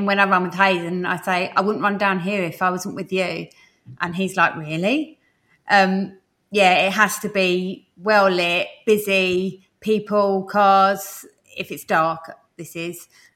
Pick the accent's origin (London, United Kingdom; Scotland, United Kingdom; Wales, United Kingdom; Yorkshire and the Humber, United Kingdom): London, United Kingdom; I've always been like that though. I don't know if growing up in London, but I've always been very cautious about my surroundings and who's around me.